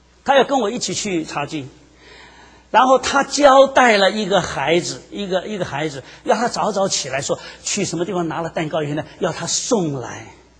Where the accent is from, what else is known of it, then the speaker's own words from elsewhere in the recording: China; 我说20岁这个是一个弱冠了，我们中国人说弱冠成年了